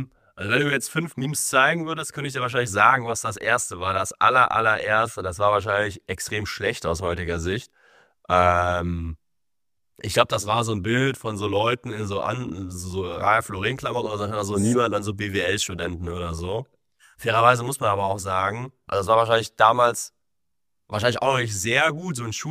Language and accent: German; Koblenz, Rhineland-Palatinate, Germany; ich komme aus Koblenz, das ist auch nicht so die Finanzmetropole.